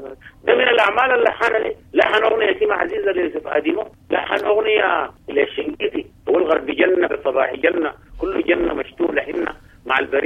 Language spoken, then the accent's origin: Arabic; El Fasher, Darfur, Sudan; أنا ظهرت من الفاشل أمشي أقول أنا من شندي أنا واسر نفسي من شندي لكن أنا ظهرت من الفاشل قلت لهم أنا من دارفور ومن الفاشل